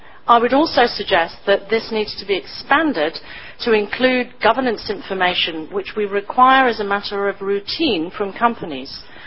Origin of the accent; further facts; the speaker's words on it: United Kingdom; being British it sounds so disloyal.